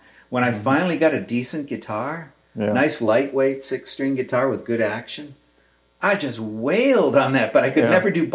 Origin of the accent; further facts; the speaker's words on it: Brookline, Massachusetts, United States; See, I lived in Brookline. I grew up in Brookline. The grandmother thing was weekends and summer, but all the rest of the time during the school year, I was in Boston.